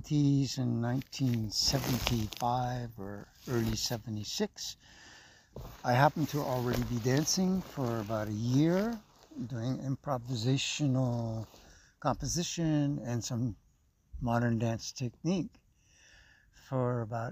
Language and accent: English; Montreal, Quebec, Canada; moved away as an adult; now in Vancouver, Canada; I am originally from Montreal. So I moved to Vancouver to work for my elder brother's health food store, at his health food store.